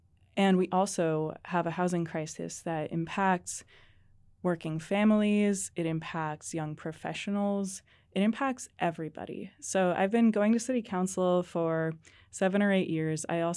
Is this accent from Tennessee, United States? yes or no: no; California, United States; I grew up in the North State, and Chico has always been one of my homes.